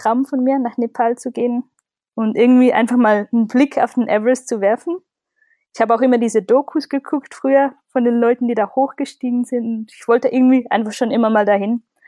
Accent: Switzerland; Also ich komme ja aus der Schweiz

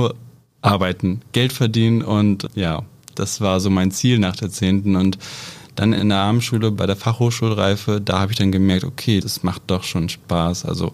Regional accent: Neuenburg, Lower Saxony, Germany; bin 27 Jahre alt, komme aus dem schönen Neuenburg bei Zetel

